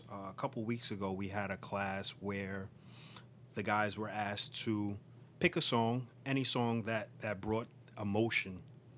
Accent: Bronx, New York, United States; I'm born and raised in the Bronx.

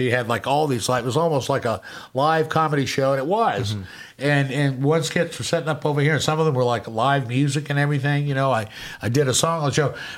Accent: Hattiesburg, Mississippi, United States; My dad was still continuing to work in my hometown of where I was born in Hattiesburg.

